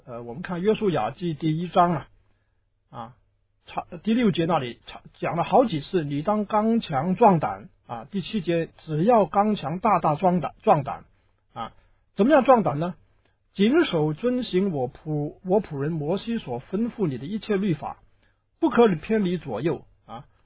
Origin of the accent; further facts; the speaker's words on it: China; 我们中国人呢这特别的缺乏这个勇气，这个勇是比较在我们儒家思想里面比较不是那么强调的啊。